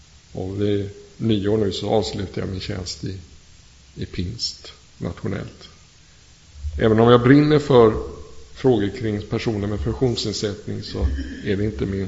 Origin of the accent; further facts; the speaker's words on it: Gothenburg, Västra Götaland County, Sweden; also born or lived in Åtvidaberg; Jag kommer från Göteborg från början, och efter har jobbat i ett antal pingstförsamlingar hamnade jag slutet på förra årtusendet i Åtvidaberg, där jag varit pingstpastor